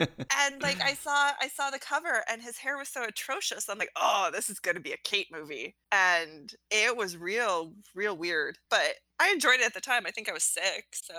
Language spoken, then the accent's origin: English; Alaska, United States; I grew up in Alaska. It was dark. I watched a lot of movies.